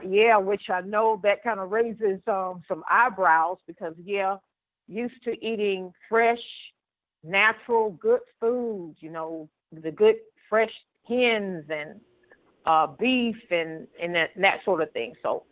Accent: Ocala, Florida, United States; Well, I grew up in a little town called Ocala, Florida. That's about 30 miles from Gainesville, Florida.

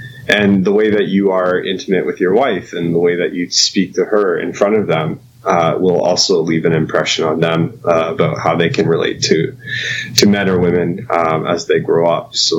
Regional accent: Canada; I'm from Canada.

